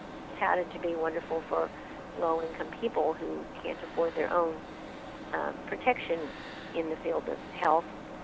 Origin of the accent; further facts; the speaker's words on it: Tulsa, Oklahoma, United States; I'm also from Tulsa.